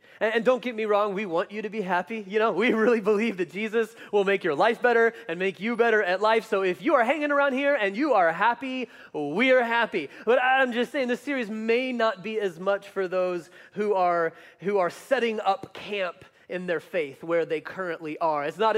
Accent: the South, United States; Is it just because I grew up in the South and my parents are Christians?

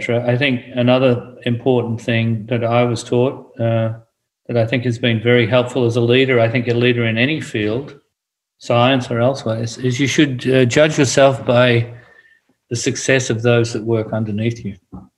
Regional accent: Australia; maybe I've had some latitude by being Australian and being able to be forthright about things

